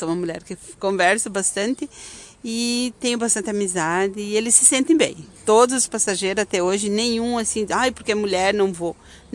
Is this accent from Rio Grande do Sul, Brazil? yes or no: yes; Marau, Rio Grande do Sul, Brazil; born there; Eu nasci em Marau, depois eu pertencia para Gentil, que foi em Forquilha Gentil. Mas faz 20 anos que eu moro aqui e trabalho aqui.